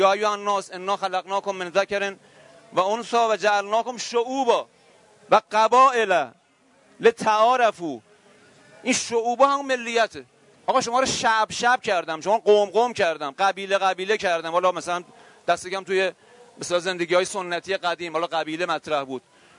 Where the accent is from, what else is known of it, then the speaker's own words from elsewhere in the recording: Iran; first language Persian; الان ما هممون ایرانی هستیم. خب ایرانی بودن ما، بالاخره ما در جغرافیای ایران متولد شدیم، زبان فارسی رو به عنوان زبان مادری آموختیم